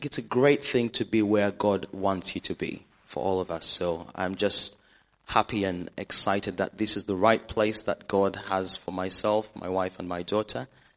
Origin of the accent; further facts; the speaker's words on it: Uganda; moved away as an adult; now in United Kingdom; I grew up in a place somewhere tucked away in Africa called Uganda.